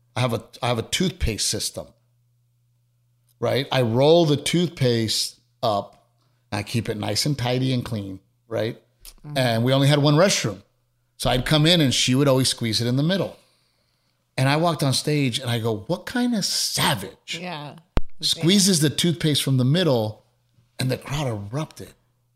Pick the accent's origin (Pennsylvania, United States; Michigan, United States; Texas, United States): Texas, United States; Like, of course I'm Texan, but I want to represent us on a huge level, right?